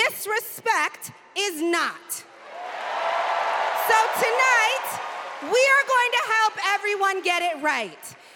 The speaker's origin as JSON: {"language": "English", "country": "United States", "said": "granddaughter of immigrants, as a black woman descended from enslaved people. I am here tonight because I am an American and because I am a voter"}